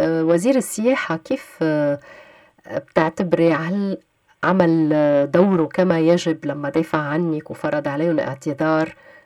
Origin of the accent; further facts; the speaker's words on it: Lebanon; شملنا كلنا كلبنانيين